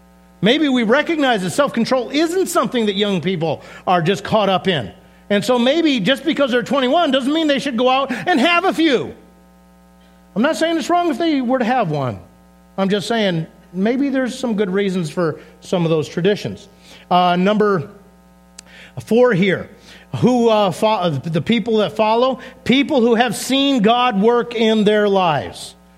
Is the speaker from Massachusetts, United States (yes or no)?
yes; Massachusetts, United States; now in St. Louis, United States; Because I grew up driving in New England. Okay, Massachusetts, Mass Pike.